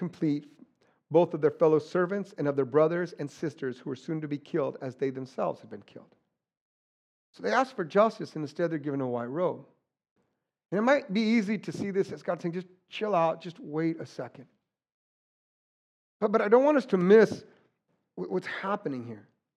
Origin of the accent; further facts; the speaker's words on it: New Mexico, United States; So I'm from New Mexico. There's mountains. The sunsets are rugged.